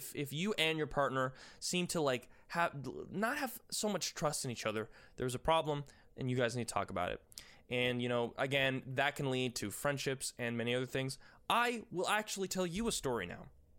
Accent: Canada; By the way, I'm Canadian.

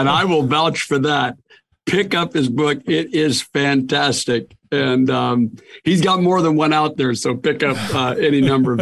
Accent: Portland, Oregon, United States; I grew up in Portland, Oregon.

